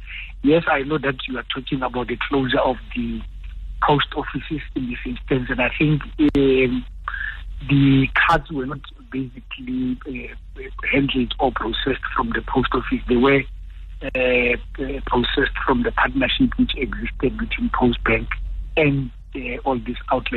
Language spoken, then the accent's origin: English; South Africa; because I'm a South African.